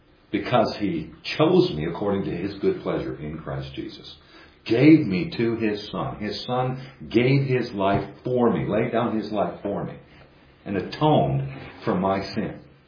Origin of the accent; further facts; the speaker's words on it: Canada; I'm Canadian.